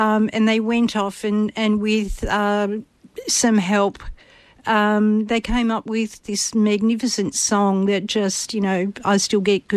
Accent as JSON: {"language": "English", "town": "Albany", "region": "Western Australia", "country": "Australia", "tie": "born there", "said": "I'm a Menang woman. I was born here in Albany. We call Albany Kinjaling, which translate to place of rain."}